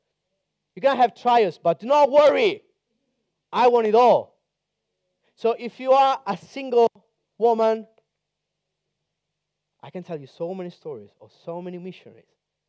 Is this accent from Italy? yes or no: yes; Rome, Lazio, Italy; I come from Rome. My girlfriend is in Sicily right now.